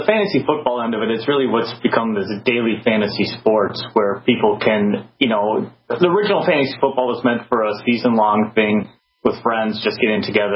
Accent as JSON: {"language": "English", "country": "United States", "said": "you know, as an American, that should be a really frightening situation."}